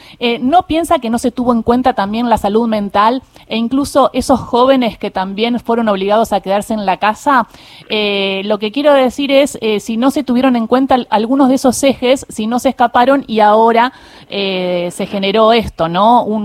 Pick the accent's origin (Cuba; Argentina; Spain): Argentina; siendo argentino